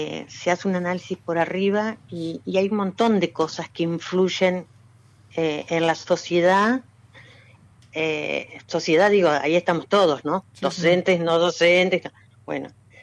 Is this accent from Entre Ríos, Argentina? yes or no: yes; Diamante, Entre Ríos, Argentina; Yo soy de Diamante. Ajá. En la plaza de Diamante